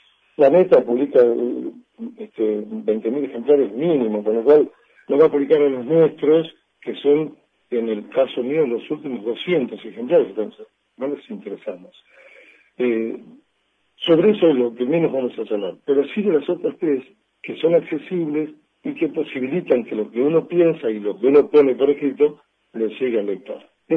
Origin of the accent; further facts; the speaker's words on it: Bolívar, Buenos Aires Province, Argentina; Yo recuerdo cuando era chico leíamos en Bolívar a dos o tres autores.